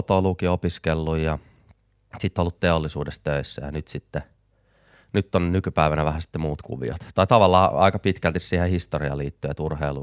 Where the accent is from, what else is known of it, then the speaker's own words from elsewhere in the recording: Lahti, Päijät-Häme, Finland; ja mä oon syntyperäinen lahtelainen.